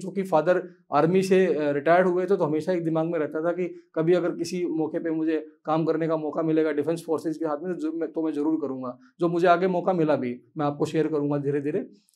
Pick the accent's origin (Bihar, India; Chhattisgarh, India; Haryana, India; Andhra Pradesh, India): Haryana, India; Kahnaur; रोहतक के पास एक गाँव है कहनौर, मैं कहनौर का रहने वाला हूँ।